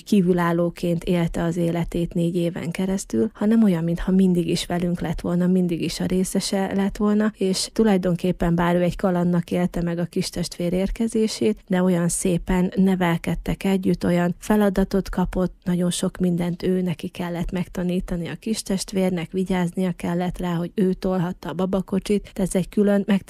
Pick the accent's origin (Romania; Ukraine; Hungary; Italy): Ukraine; Zakarpattia Oblast; moved away; egy kárpátaljai utazást terveztünk, szülőfalunkba meglátogatjuk a család otthon maradt tagjait